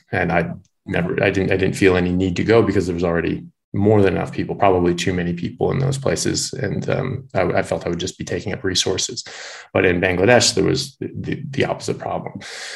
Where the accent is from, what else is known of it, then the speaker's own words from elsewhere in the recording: United States; now in Australia; So I'm an American doctor, but I practice here in Australia.